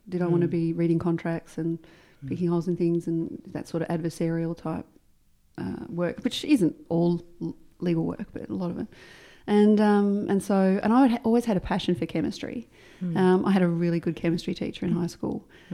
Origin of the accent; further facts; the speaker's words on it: Canberra, Australian Capital Territory, Australia; So growing up in Canberra was good, great outdoors, lots of space, freedom, easy car parking.